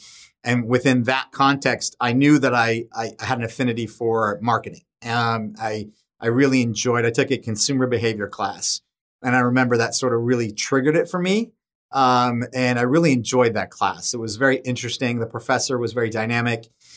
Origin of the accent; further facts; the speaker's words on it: San Diego, California, United States; But it was, look, growing up in San Diego was just a fantastic experience.